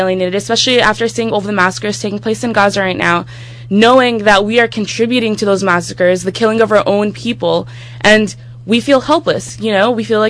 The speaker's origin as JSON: {"language": "English", "region": "New Jersey", "country": "United States", "tie": "born or raised there", "said": "You know, I am an American. I was born and raised in Jersey. And he needs to represent me, too. I'm a Palestinian-American."}